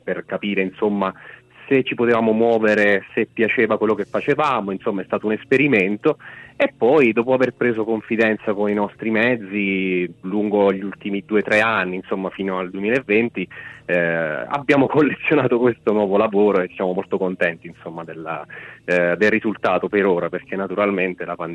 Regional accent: Abruzzo, Italy; also born or lived in Rome; now in Bologna, Italy; No, io sono abruzzese.

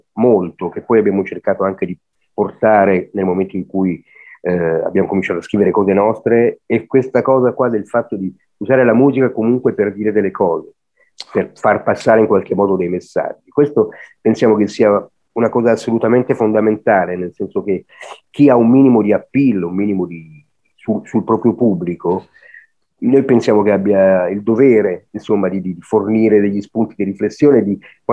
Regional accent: Piedmont, Italy; born there; Noi siamo nati in provincia di Torino, hai capito?

